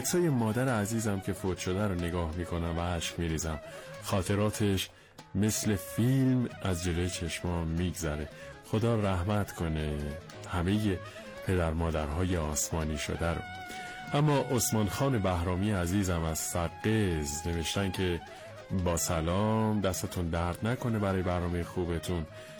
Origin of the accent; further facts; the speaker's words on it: Isfahan, Iran; اصالتا اصفهانیم و 72 سال دارم. 53 سال پیش در روستای زیبای شیلوشت تالش گیلان سپاه دانش بودم.